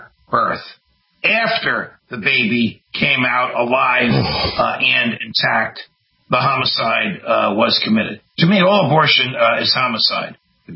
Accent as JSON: {"language": "English", "region": "New Jersey", "country": "United States", "tie": "born or raised there", "said": "where I am now, my home state of New Jersey"}